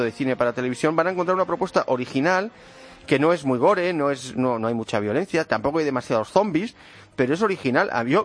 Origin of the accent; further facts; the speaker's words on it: Spain; que nos hace un poco avergonzarnos como españoles